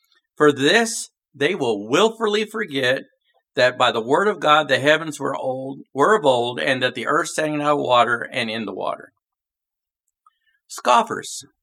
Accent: the South, United States; I'm being from the South here. I love old Southern sayings.

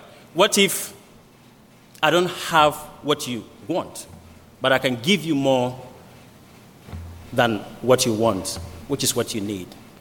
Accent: Ghana; I came from Ghana.

